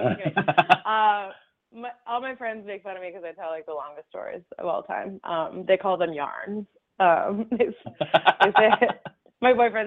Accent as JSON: {"language": "English", "town": "Great Falls", "region": "Montana", "country": "United States", "tie": "born or raised there", "said": "my first job out of college was actually in my hometown in Great Falls, Montana."}